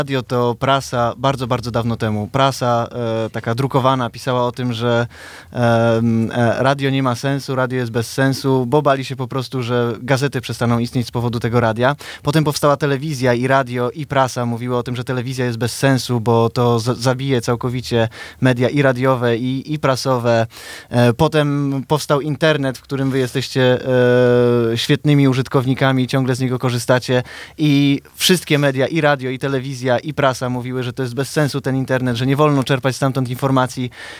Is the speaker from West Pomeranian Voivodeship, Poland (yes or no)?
yes; Police, West Pomeranian Voivodeship, Poland; also born or lived in Szczecin / Poznań; now in Stargard, Poland; Tu wychowali się moi rodzice, ale w latach 80. przenieśli się do Polic, a ja z Polic wybyłem najpierw do Szczecina, potem do Poznania i z tego Poznania wróciłem z powrotem do Stargardu, gdzie wychowywali się moi rodzice.